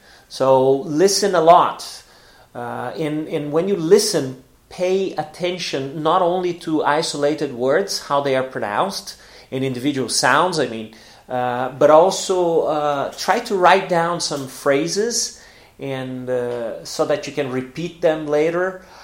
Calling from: Porto Alegre, Rio Grande do Sul, Brazil; English is a second language

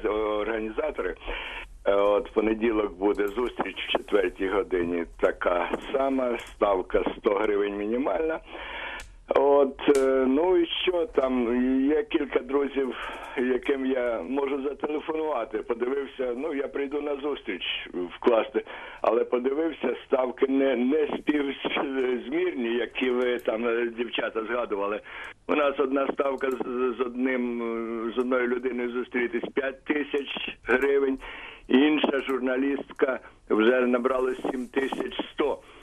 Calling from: Ivano-Frankivsk, Ivano-Frankivsk Oblast, Ukraine; Я з Івано-Франківська

